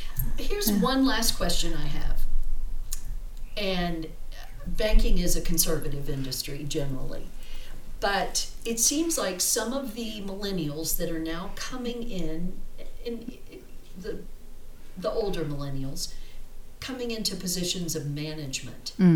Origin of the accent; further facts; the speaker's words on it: United States; now in South Africa; I'm from America, and both of my children live there, but they've both come to visit in South Africa.